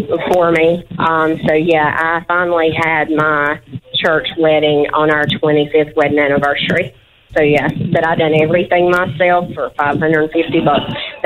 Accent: Asheboro, North Carolina, United States; I'm from Asheboro.

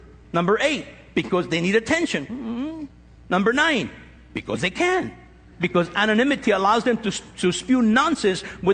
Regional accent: Los Angeles, California, United States; I said, de los Estados Unidos, United States. Ah, el este de Los Ángeles, huh? He said, ah, East LA, huh? Oh, yeah

